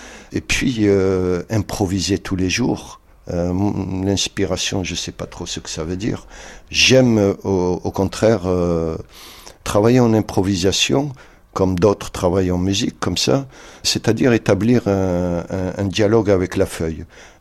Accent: Algeria; Sur les papiers, je suis Algérien.

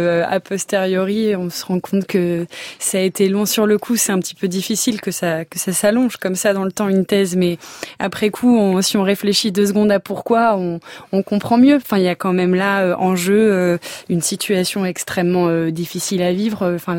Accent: Toulouse, Occitanie, France; born there; Je suis née à Toulouse, c'est pas une ville que j'affectionne particulièrement.

